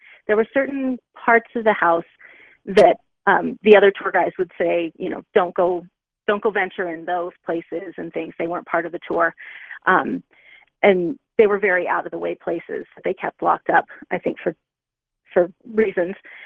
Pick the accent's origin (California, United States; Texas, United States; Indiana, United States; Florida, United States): California, United States; San Jose; You know, I was raised in San Jose